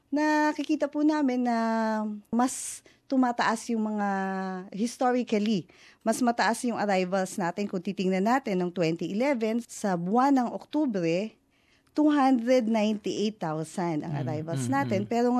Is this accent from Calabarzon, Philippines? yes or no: yes; Cavite City, Calabarzon, Philippines; born there; now in Zamboanga, Philippines; Nakapangasawa po ako ng taga Zamboanga at doon na rin po ako nanirahan. Sa Cavite City po ako pinanganak.